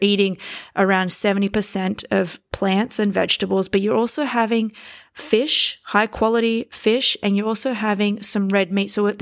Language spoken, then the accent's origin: English; Sydney, New South Wales, Australia; now in New York, United States; because I'm currently recording this from Sydney, Australia. I frequent Sydney quite often. It's my hometown. I live in New York, but I come back here every now and then.